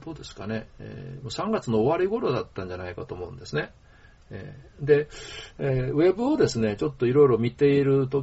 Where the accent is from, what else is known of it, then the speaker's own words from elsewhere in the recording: Toyonaka, Osaka, Japan; 私ついこの間まで枚方のすぐ近くの門真市に住んでましたしね、私もともとは大阪の豊中っていうところの出身なんで、